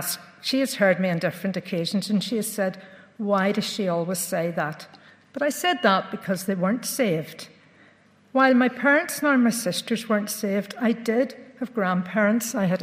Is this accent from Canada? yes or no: no; Belfast, Northern Ireland, United Kingdom; I was born and brought up in Belfast, the middle of three girls.